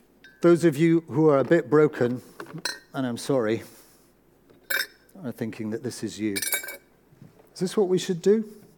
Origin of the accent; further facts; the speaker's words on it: Scotland, United Kingdom; I'm Scottish, so.